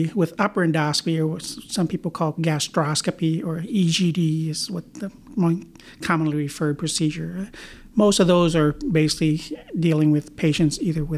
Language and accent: English; Des Moines, Iowa, United States; also born or lived in Carlisle; I grew up in the Des Moines area, originally in a small town called Carlisle, Iowa, just a little bit south of Des Moines. But then we moved to Des Moines, where I went to junior high and high school